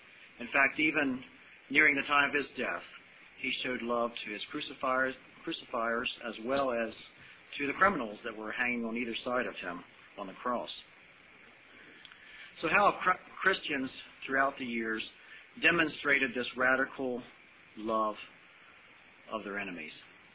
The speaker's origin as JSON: {"language": "English", "town": "Waynesboro", "country": "United States", "said": "I come from Waynesboro, which is just seems like one neighborhood away"}